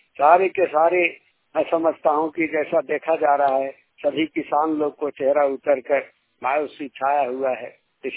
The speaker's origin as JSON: {"language": "Hindi", "town": "Hosi", "region": "Jharkhand", "country": "India", "said": "ग्राम होसी अरखनदाड़ी पंचायत कनकी के रहने वाला हूं"}